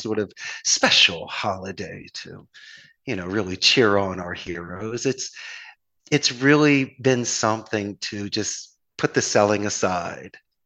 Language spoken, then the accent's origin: English; Philadelphia, Pennsylvania, United States; And even because you're Canadian and I'm from Philly, even let you skin your knee every now and again.